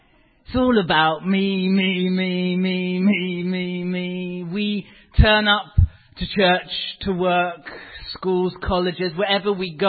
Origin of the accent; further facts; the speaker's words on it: South West England, United Kingdom; born there; moved away; I'm obviously not from here originally. I was born down in Cornwall